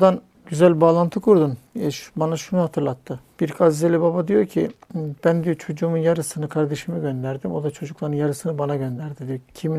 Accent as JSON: {"language": "Turkish", "region": "Yalova", "country": "Turkey", "tie": "born or raised there", "said": "ben hatırlıyorum böyle büyüdüğüm mahallede Yalova'da vardı çevremizde böyle aileler."}